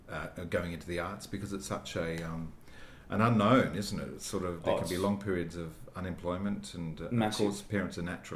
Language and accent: English; Victoria, Australia; now in Sydney, Australia; I'm a Victorian. I grew up in Victoria and I adore Melbourne. But I live in Sydney for a reason, I think.